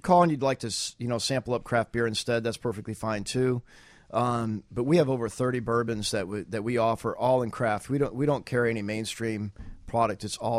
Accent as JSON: {"language": "English", "town": "Buffalo Grove", "region": "Illinois", "country": "United States", "tie": "born or raised there", "also_born_or_lived": "New York City", "lives_now": "Barrington, United States", "said": "I grew up in Buffalo Grove, first moved to Barrington in 89, and it was just one of those things that lived in New York City for a while, traveled for a while"}